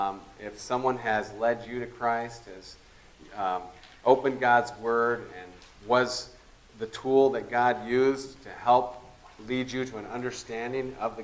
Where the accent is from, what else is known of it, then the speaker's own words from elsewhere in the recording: United States; But even though I'm an American, I haven't lived in America most of my adult life.